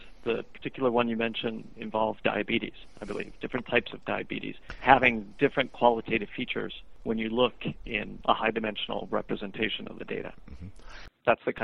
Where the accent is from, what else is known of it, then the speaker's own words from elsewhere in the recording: Euclid, Ohio, United States; born there; I guess I always loved geometry, so it's ironic that I was born in Euclid.